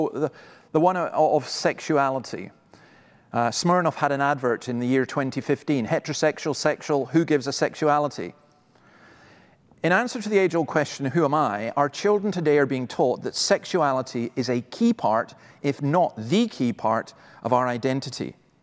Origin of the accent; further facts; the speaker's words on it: Scotland, United Kingdom; Is my identity as a Scot? Is my identity as a male, as a man?